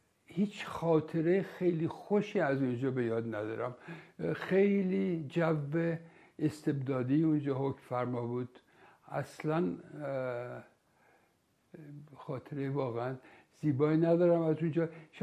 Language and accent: Persian; Tehran, Tehran Province, Iran; born there; also born or lived in Isfahan; من در تهران متولد شدم، ده خرداد 1321، از پدر و مادری که هر دوتا در واقع اصالتا اصفهانی بودن. در دو سالگی من پدرم دوباره مأمور میشه به اصفهان، رفتیم اصفهان،